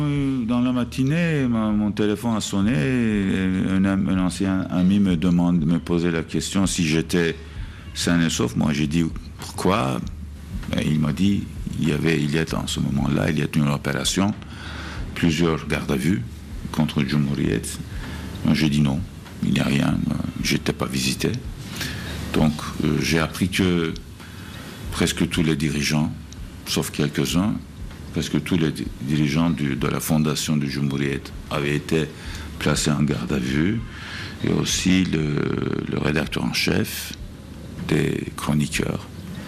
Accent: Istanbul, Turkey; j'ai pu rentrer chez moi à Istanbul

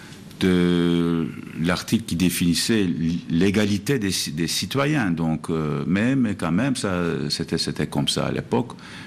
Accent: Istanbul, Turkey; j'ai pu rentrer chez moi à Istanbul

